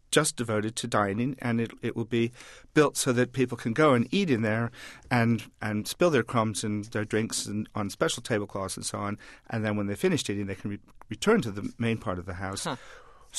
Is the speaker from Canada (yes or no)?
no; United States; now in United Kingdom; I grew up in America, and something I miss very much, the convenience of it, living in an English house